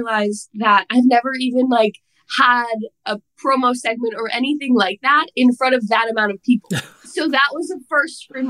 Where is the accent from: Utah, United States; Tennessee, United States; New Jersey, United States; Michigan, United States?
New Jersey, United States; I don't know if you know, but I'm from New Jersey.